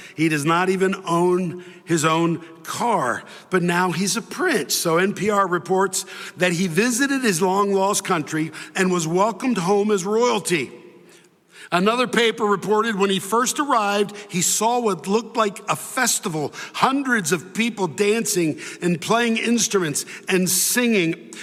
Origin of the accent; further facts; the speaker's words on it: Delaware, United States; born there; I was born in Delaware, and New Jersey's right next door.